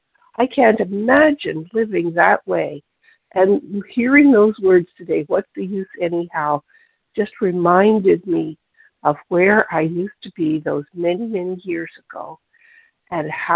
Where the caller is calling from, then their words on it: Beamsville, Ontario, Canada; calling from Beamsville, Ontario, Canada.